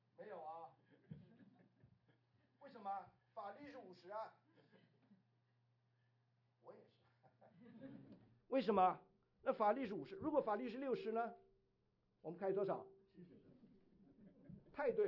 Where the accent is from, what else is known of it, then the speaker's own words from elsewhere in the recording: China; 我们中国人不是有句话吗？